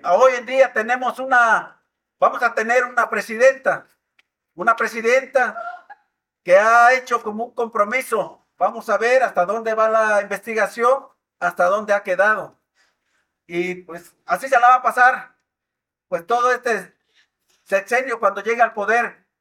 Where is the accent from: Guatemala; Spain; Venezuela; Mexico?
Mexico; Somos mexicanos nosotros.